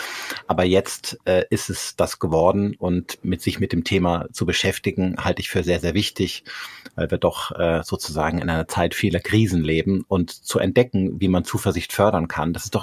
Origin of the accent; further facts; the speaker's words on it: Rhineland, Germany; Ich komme ja aus dem Rheinland. Da sind wir sehr, sehr positiv gestimmt, was das Leben anbelangt.